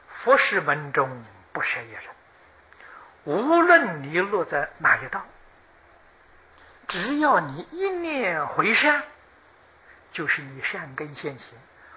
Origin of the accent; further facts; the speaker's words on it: China; 笔记小说里的常常讲，在我们中国人也都知道，狐仙